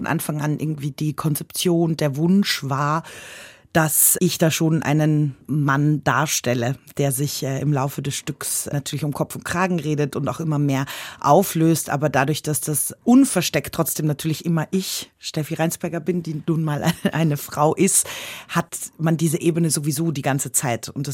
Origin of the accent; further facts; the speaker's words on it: Austria; ich bin ja aus Österreich und ich mag Bergsteigen